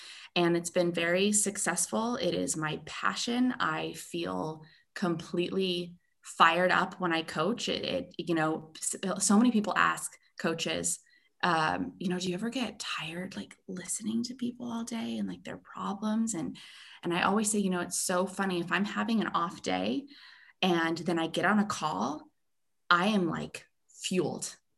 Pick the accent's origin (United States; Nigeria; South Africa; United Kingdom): United States; now in Netherlands; And I am an American girl living in the Netherlands. I married a Dutch man and currently living in Southern Holland.